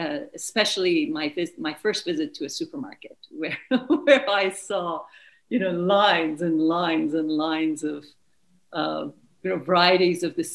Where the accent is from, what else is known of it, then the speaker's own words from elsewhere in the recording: Tehran, Tehran Province, Iran; moved away as an adult; I grew up in Tehran until and graduated high school. And immediately after I graduated, through a series of very dramatic events, my mother and I were able to leave for Europe, where we were refugees for about a year